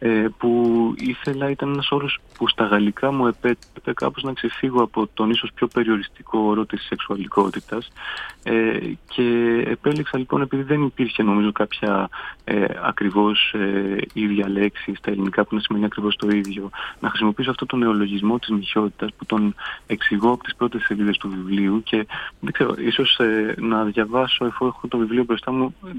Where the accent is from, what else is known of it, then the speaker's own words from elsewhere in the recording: Athens, Attica, Greece; now in Paris, France; Ο πατέρας μου είναι Έλληνας, η μητέρα μου είναι Γαλλίδα. Εγώ μεγάλωσα στην Ελλάδα, στην Αθήνα, αλλά τώρα ζω σχεδόν 10 χρόνια στο Παρίσι.